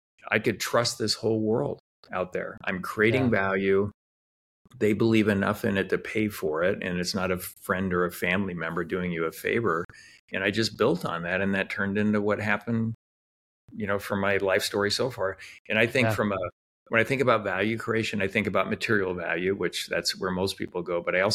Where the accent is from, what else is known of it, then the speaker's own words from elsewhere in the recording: Spokane, Washington, United States; I grew up in Spokane, Washington